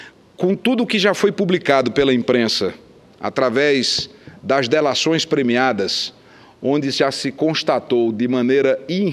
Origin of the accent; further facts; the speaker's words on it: Campina Grande, Paraíba, Brazil; na cidade de Campina Grande, na minha terra natal